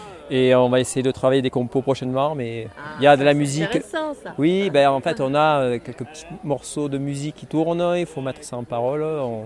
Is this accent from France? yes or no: yes; Malmoisson, France; De Malmoisson.